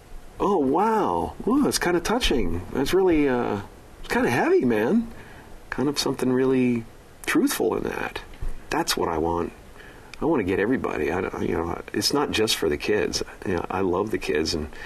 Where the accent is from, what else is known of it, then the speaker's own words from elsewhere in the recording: Canada; who grew up in the same town that I grew up in Canada